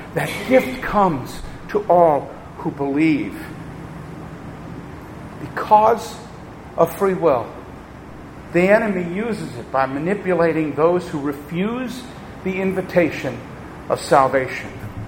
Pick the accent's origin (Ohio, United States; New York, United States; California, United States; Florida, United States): New York, United States; Merrick; And the community where I grew up in Merrick, New York, has lost many police and firefighters.